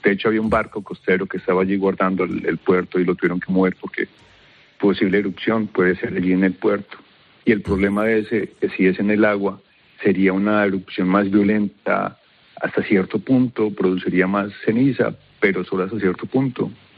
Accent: Colombia; also born or lived in Mallorca; now in Iceland; me mudé. Soy de Colombia, antes vivía en Mallorca.

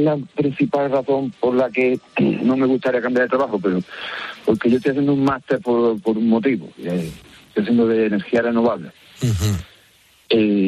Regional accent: Granada, Andalusia, Spain; now in United Kingdom; Nosotros somos del pueblo de Granada.

